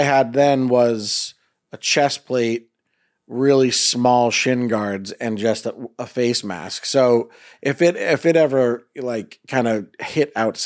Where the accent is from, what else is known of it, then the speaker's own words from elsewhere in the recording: Boston, Massachusetts, United States; I'm originally from Boston, so I played Little League a lot in Boston